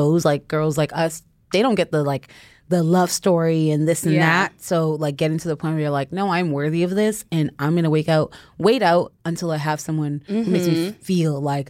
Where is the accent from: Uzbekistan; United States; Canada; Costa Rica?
Canada; Like, I'm Canadian, so.